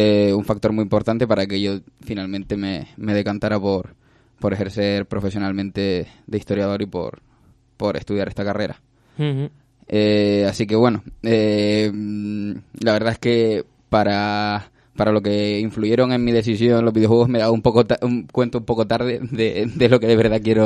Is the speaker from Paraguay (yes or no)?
no; Canary Islands, Spain; now in Madrid, Spain; soy un joven canario, concretamente Gran Canaria, pero afincado ahora en Madrid por temas académicos.